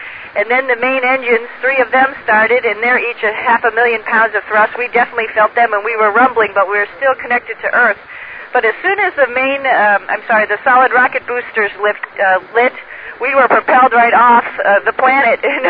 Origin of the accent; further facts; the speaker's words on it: United States; Specifically in my home country, the United States, there's fires in Georgia